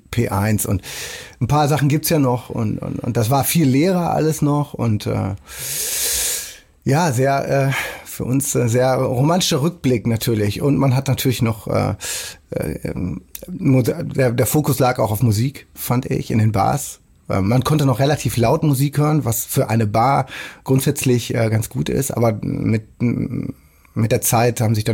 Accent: Hamburg, Germany; dann ist natürlich Hamburg meine Heimat, wenn ich über die Elbbrücken reinkomme

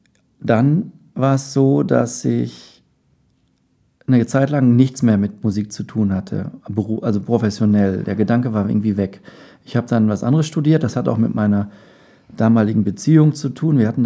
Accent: Castrop-Rauxel, North Rhine-Westphalia, Germany; In Castrop-Rauxel.

